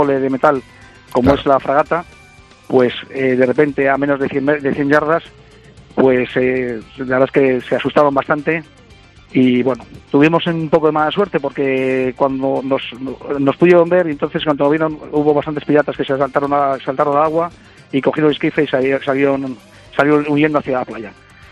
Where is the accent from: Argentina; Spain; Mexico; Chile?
Spain; Principalmente somos españoles